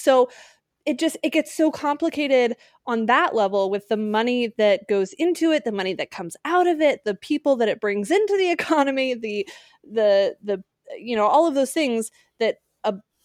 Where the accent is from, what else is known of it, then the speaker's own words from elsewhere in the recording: Park City, Utah, United States; I grew up in Park City, Utah. You have to go a long way to find baseball.